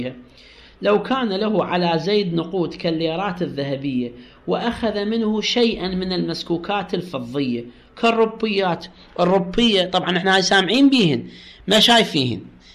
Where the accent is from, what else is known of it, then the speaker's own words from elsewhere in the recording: Iraq; إحنا كلمة ربع دينار طبعا نستخدمها بالعراق